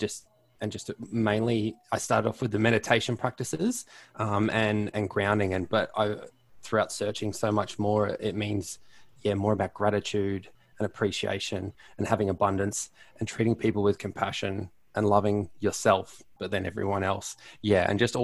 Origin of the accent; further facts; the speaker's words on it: Brisbane, Queensland, Australia; I'm from North Brisbane.